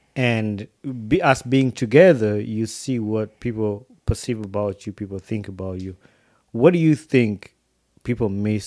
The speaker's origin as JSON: {"language": "English", "country": "Uganda", "said": "And I guess when people think about me, I'm from Uganda, they think about that."}